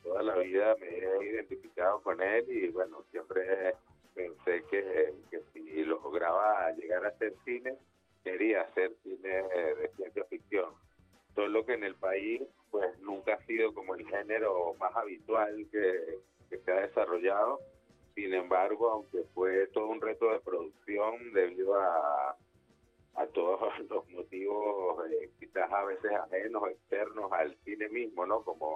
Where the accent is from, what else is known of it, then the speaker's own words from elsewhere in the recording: Mérida, Venezuela; now in Caracas, Venezuela; yo soy de Mérida, ciertamente, me gradué en la EMA y la película es toda merideña, pero yo vivo en Caracas hace mucho tiempo.